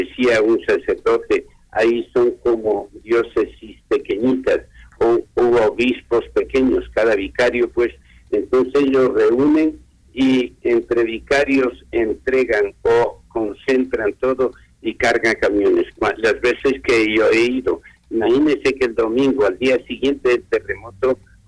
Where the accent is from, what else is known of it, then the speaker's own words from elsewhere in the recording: Ecuador; porque todos somos ecuatorianos y todos somos hermanos